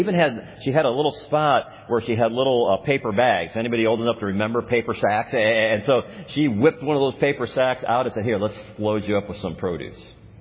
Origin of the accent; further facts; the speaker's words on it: Gary, Indiana, United States; Now, I grew up in Gary. I knew what happened when that occurred, right?